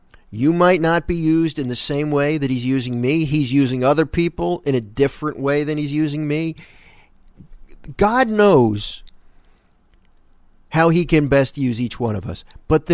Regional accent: Philadelphia, Pennsylvania, United States; I remember growing up in Philly, there was a parish called St. Bartholomew's.

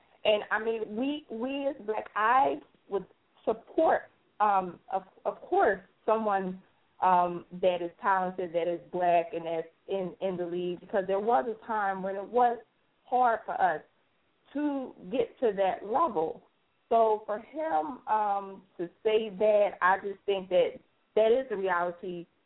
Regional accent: Philadelphia, Pennsylvania, United States; I'm from Philadelphia.

